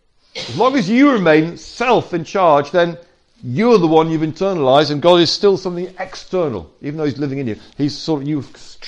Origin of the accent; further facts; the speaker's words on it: England, United Kingdom; So we're rather bound up sometimes, aren't we, as English people?